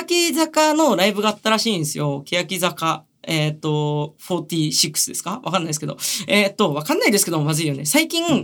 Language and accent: Japanese; Urayasu, Chiba, Japan; 僕、新浦安っていう中流階級の町の出身なんですけれども